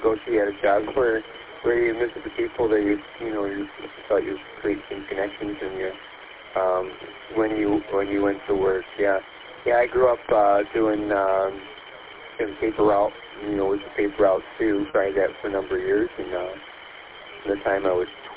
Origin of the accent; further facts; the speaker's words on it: Detroit, Michigan, United States; moved away; I grew up in Detroit, so even though I don't live there, I haven't lived there in many, many years